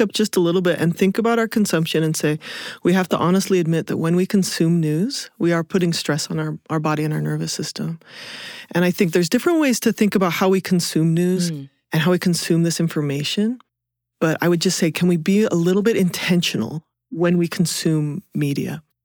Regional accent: Provo, Utah, United States

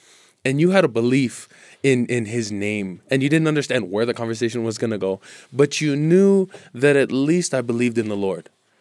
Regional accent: California, United States; moved away; I faced it a little bit growing up in California, you know, but most of it was a little nagging and teasing, but it wasn't really legitimized until I came out here.

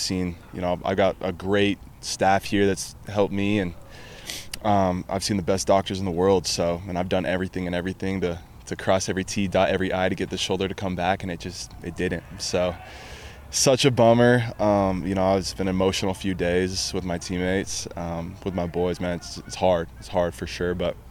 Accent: Utah, United States; I'm from Utah. You know, my dream was to play BYU football, and I did that.

